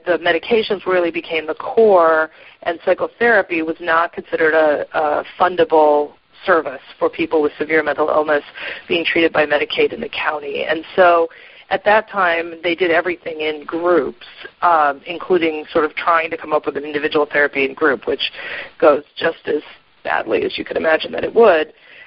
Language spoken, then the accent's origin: English; Seattle, Washington, United States; So my next slide, I'm from Seattle